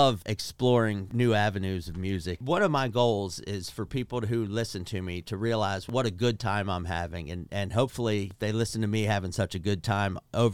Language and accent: English; Baltimore, Maryland, United States; also born or lived in Havre de Grace; Well, I was born in Haverty Grace, but the product of divorced parents, so I spent most of my time in Baltimore growing up, went to a small private school there.